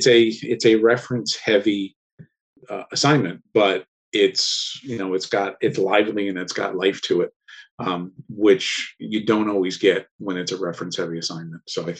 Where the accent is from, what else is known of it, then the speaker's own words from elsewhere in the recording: Hudson Valley, New York, United States; also born or lived in Florida; I grew up in the Hudson Valley. So grew up in the Hudson Valley, spent a few years in Florida for the late lamented CrossGen Comics.